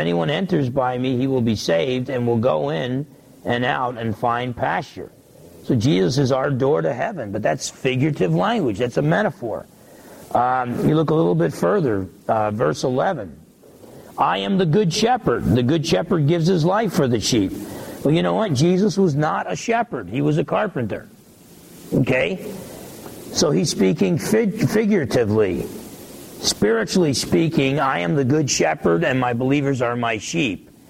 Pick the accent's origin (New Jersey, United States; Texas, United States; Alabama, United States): New Jersey, United States; I grew up in New Jersey.